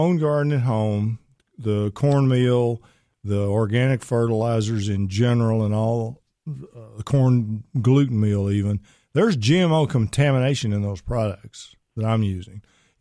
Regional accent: Pittsburgh, Pennsylvania, United States; You do know I'm from Pittsburgh.

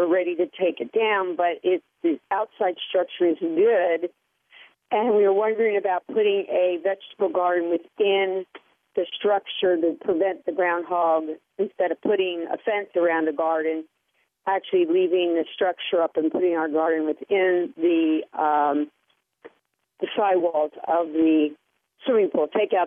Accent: Bethlehem, Pennsylvania, United States; I'm really from Bethlehem, Pennsylvania.

